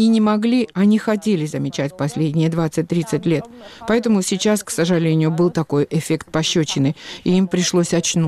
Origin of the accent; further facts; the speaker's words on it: Georgia; now in Germany; Но я грузинка. И остаюсь грузинкой, сколько бы ни жила в Германии. Странно, но чем больше времени проходит, тем больше становлюсь грузинкой.